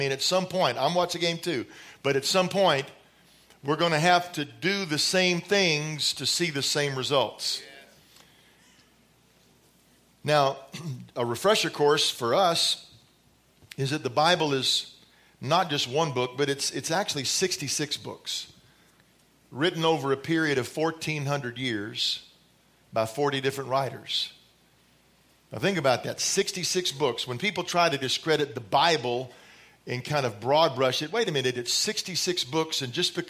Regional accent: Dallas, Texas, United States; that's just the Cowboys who I grew up in Dallas.

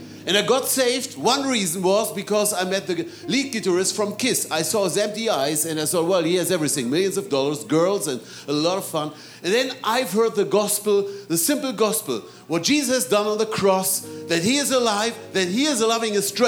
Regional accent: Germany; English is a second language; Well, I grew up in Germany.

